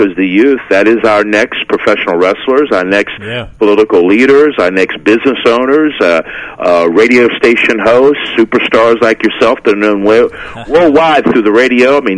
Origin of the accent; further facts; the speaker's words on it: Pembroke, North Carolina, United States; I'm truly from the Lumbee Nation, which is in Pembroke, North Carolina.